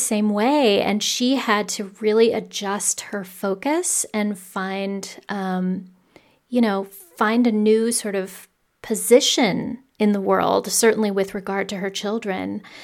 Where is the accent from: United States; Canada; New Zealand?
United States; Yeah, I mean, I'm American, so obviously that trip is longer for me.